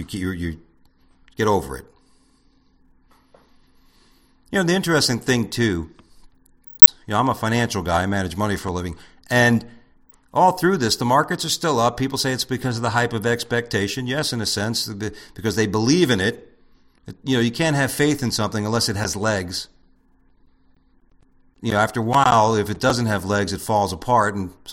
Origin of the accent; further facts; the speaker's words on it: Florida, United States; also born or lived in New York; not too far from where I grew up as a kid in South Florida when I moved from New York.